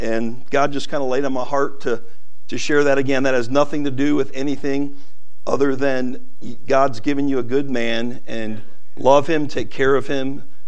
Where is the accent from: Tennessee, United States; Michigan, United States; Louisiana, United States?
Michigan, United States; Roseville; I grew up in Roseville, Michigan. Forgive me, I am a Michigander and I am a Wolverine.